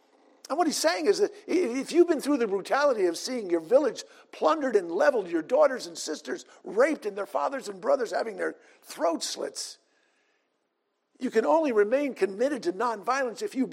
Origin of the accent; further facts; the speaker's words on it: New York, United States; the New York Giants represented New York, and as a New Yorker, I got to ascribe their athletic performance as if it were mine.